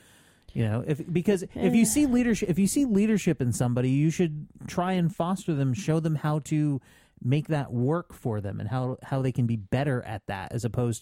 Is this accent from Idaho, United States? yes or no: no; Vermont, United States; my home state of Vermont got pot roast.